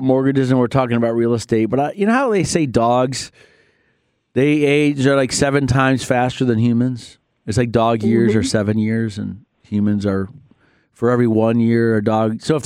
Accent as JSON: {"language": "English", "region": "Michigan", "country": "United States", "said": "By the way, I'm from Michigan, and one of the reasons that, you know, you just kind of get in the car and go"}